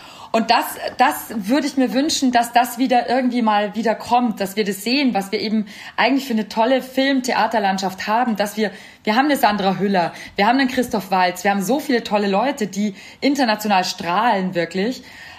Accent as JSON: {"language": "German", "region": "Bavaria", "country": "Germany", "said": "ich komme dazu noch aus der Oberpfalz"}